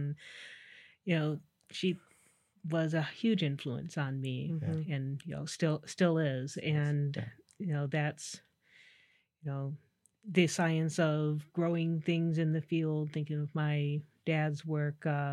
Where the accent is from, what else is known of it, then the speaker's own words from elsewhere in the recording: Michigan, United States; I grew up in Southwest Michigan, among the apple trees and the peach trees, swimming in the beach on the beach of Lake Michigan. Home turf.